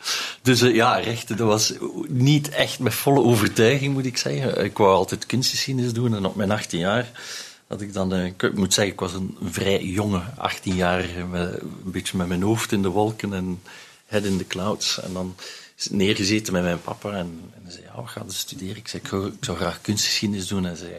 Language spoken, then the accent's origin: Dutch; Belgium; Ik denk als Belg spelen talen daar een enorm belangrijke rol